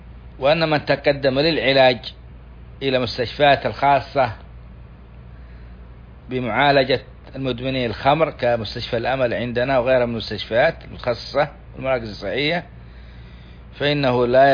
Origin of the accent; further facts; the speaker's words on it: Saudi Arabia; وعندنا في السعودية يعني غلظت عقوبة المتعاطي المخدرات